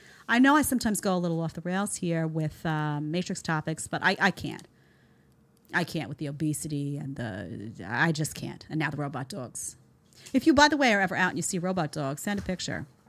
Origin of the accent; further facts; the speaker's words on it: New York City, New York, United States; I would not live in New York City. I came from New York City. I love my city.